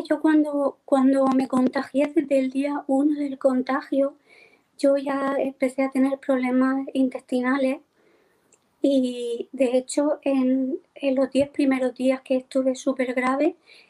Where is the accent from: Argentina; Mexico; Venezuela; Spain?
Spain; Torrevieja, Valencian Community; soy de Torrevieja, Alicante.